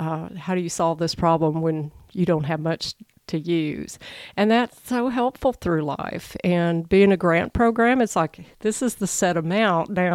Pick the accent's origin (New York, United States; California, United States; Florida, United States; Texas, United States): Texas, United States; Dallas; I grew up in Texas, and I lived in the Dallas Metroplex area, suburbs. And I lived at Houston, I lived in Waco, I lived in several different places in Texas.